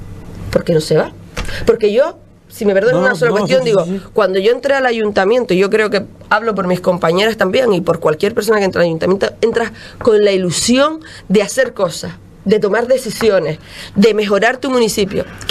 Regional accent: Tuinés, Spain; nadie va a tratar con mayor mimo y con mayor respeto y con mayor cariño ese festival que los que somos de Tuinés

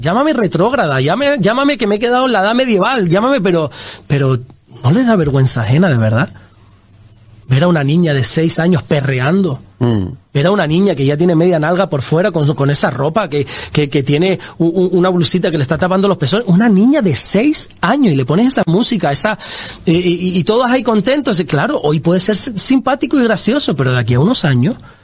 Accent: Canary Islands, Spain; Yo soy de Tenerife, se dice que ahí son los mejores carnavales del mundo, en Tenerife.

